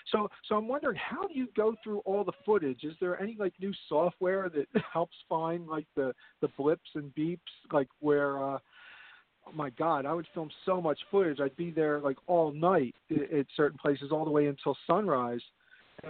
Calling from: Philadelphia, Pennsylvania, United States; from Philadelphia. Just want to wish you a happy New Year.

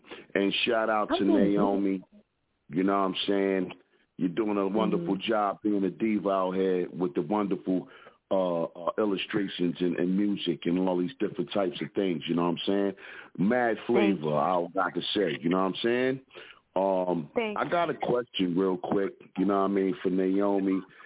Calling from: Philadelphia, Pennsylvania, United States

